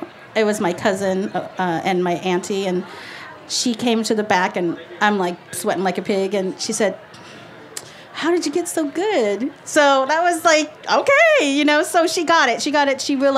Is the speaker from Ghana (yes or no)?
no; North Vietnam, Vietnam; the northern way is with minced pork